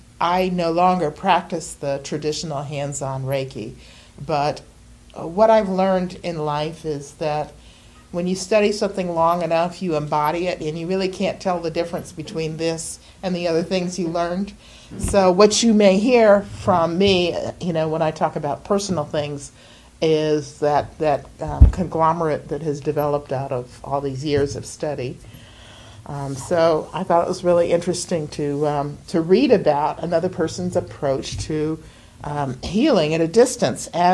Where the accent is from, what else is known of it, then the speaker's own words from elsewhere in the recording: Connecticut, United States; And his brother actually went to the Hartford Seminary, which is from my hometown, Connecticut.